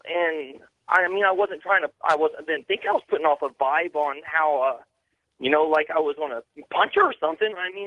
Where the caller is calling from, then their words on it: Kissimmee, Florida, United States; I'm calling you from Kissimmee, Florida, but I'm a soldier of the 10th Mountain Division out of Fort Drum, New York, sir.